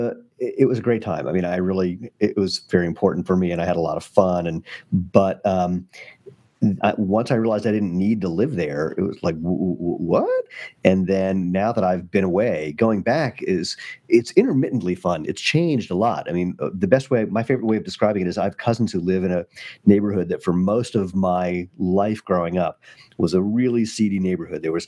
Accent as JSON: {"language": "English", "region": "Washington, D.C. area", "country": "United States", "tie": "born or raised there", "said": "I mean, I grew up outside of D.C., spent most of my life on the East Coast."}